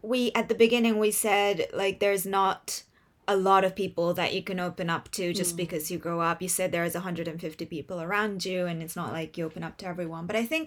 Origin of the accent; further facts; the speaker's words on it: Japan; first language Japanese; English is a second language; my first language is Japanese, and like I went to school like almost like my whole school years was in Japan.